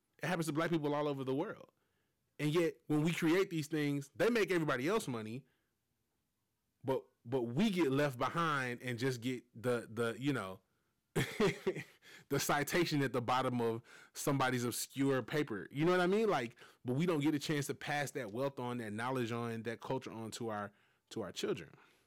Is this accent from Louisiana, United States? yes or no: no; Memphis, Tennessee, United States; I'm from Memphis, man.